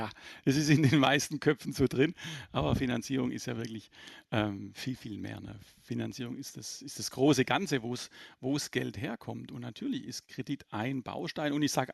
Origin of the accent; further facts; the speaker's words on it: Baden-Württemberg, Germany; ich komme aus dem Schwäbischen, wir schaffen alle.